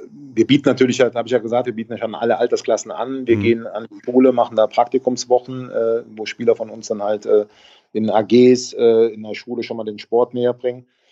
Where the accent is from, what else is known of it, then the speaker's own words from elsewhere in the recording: Cologne, North Rhine-Westphalia, Germany; Bei uns in Köln